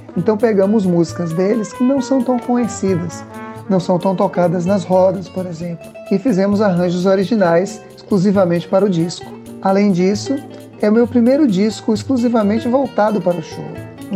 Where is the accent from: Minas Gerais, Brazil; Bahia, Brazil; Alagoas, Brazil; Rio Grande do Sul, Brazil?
Bahia, Brazil; Eu venho da Bahia de Todos os Santos, sou baiano, do Recôncavo Baiano.